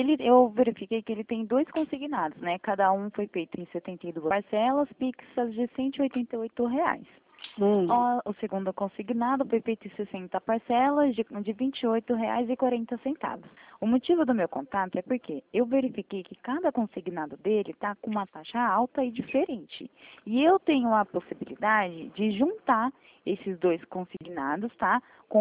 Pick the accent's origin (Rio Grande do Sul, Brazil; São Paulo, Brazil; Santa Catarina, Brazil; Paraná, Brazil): São Paulo, Brazil; Itatiba; não, eu sou aqui de Itatiba.